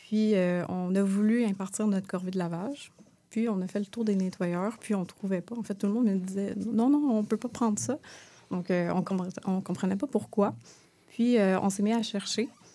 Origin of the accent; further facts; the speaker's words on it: Quebec, Canada; Moi, je suis une Québécoise pure laine, okay. Comme on dit. Donc, je suis née ici